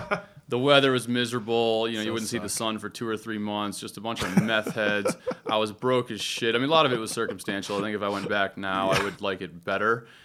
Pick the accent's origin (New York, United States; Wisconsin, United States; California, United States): Wisconsin, United States; Madison; I was growing up in Madison, Wisconsin, and skiing a 150-foot tall hill called Tyrol Basin. And there just really wasn't much else to do in Madison.